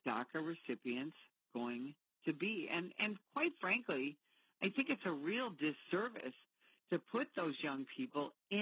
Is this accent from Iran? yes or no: no; United States; And I certainly, as an American, would not want to take an oath to their, you know, government